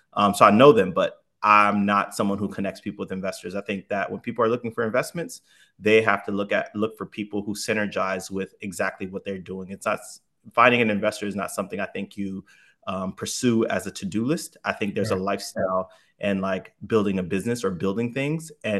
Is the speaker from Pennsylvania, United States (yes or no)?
no; Miami, Florida, United States; also born or lived in Dubai; now in Los Angeles, United States; So I'm born and raised in Miami. I've lived in Dubai for 5 years while traveling Europe, and now I live in LA.